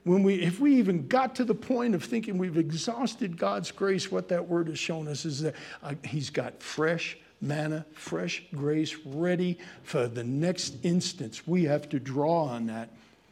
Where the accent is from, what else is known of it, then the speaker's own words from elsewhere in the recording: New York, United States; I'm a New Yorker, and you do these and those and all that together, and our tongues are kind of like